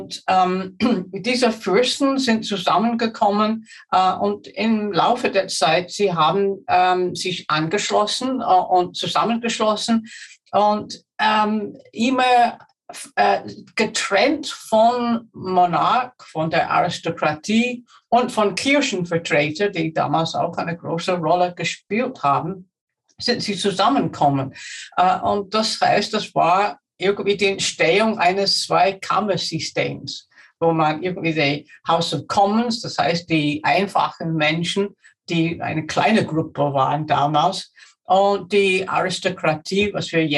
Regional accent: England, United Kingdom; moved away as an adult; now in Vienna, Austria; Ich komme ursprünglich aus England, wo ich studiert habe und auch unterrichtet habe an diversen Universitäten. Nach Österreich bin ich dann vor 30 Jahren gekommen, so permanent

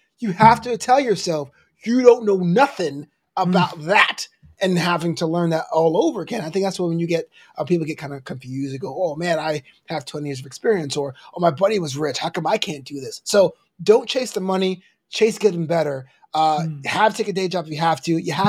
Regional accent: Brooklyn, New York, United States; Like, I grew up in Brooklyn and didn't understand what a Western was.

